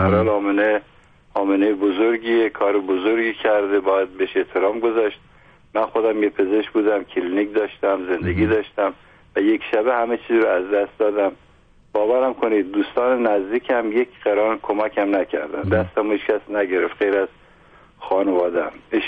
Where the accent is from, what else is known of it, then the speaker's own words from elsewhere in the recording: Iran; من ایرانی هستم که حدوداً 16 سال پیش در ایران در یک مهمانی به دنبال مصرف همین عرقای دستساز در ایران مسموم شدم